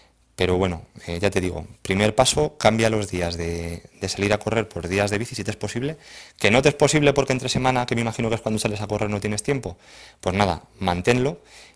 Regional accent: Spain; los que somos de España creo que todos sabemos qué es el Camino de Santiago

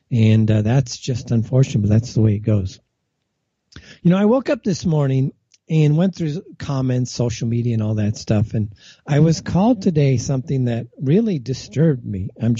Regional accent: Los Angeles, California, United States; That is not the case in my hometown of Los Angeles.

